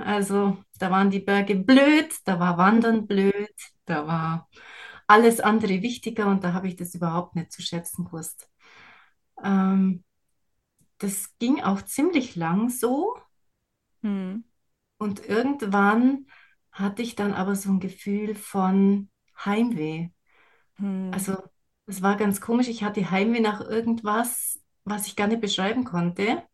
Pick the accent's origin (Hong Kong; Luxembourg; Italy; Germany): Germany; Bavaria; Ja, im wunderschönen Allgäu.